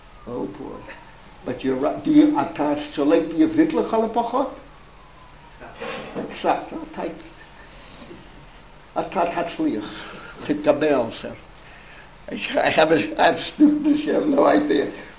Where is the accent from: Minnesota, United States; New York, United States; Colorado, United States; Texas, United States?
New York, United States; Bronx; because I grew up in the Bronx, I told you 1,000 times, over 700,000 Jews in the Bronx alone.